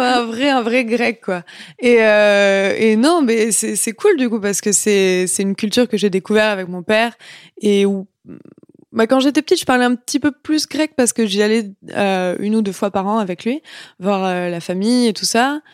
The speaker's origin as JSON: {"language": "French", "country": "France", "tie": "born or raised there", "moved": "yes", "lives_now": "Montreal, Canada", "said": "j'ai grandi en France Et j'ai grandi avec la culture française, j'ai appris le français, je suis même maintenant que je suis à Montréal, je suis quand même restée assez proche de la culture française."}